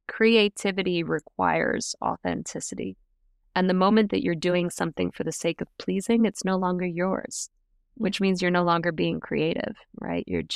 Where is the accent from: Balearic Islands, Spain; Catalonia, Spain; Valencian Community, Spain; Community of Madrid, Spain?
Balearic Islands, Spain; Ibiza; Ibiza is my hometown. It is one of the most magical places in the world.